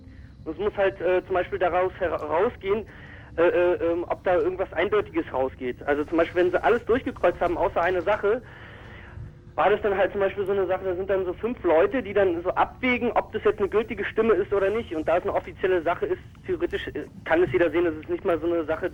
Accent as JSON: {"language": "German", "region": "Berlin", "country": "Germany", "said": "Also ich komme jetzt nicht aus Neukölln, ich komme aus Kreuzberg"}